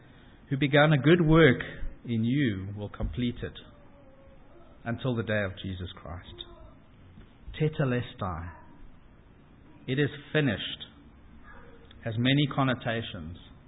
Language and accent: English; Cape Town, Western Cape, South Africa; Closer to my hometown, Cape Town, there is an incomplete overpass motorway that was abandoned over 40 years ago.